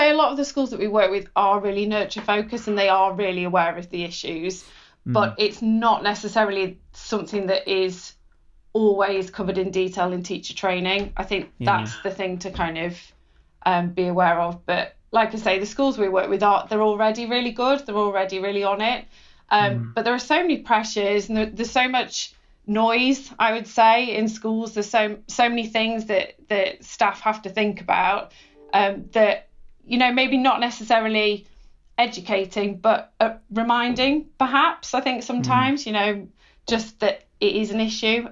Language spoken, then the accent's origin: English; North West England, United Kingdom; growing up in Cheshire, in a nice area